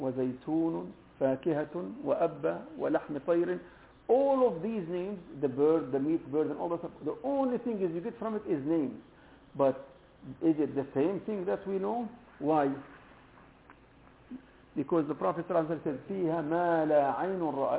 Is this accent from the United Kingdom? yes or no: no; Palestine; I grew up in Palestine pomegranate is something very common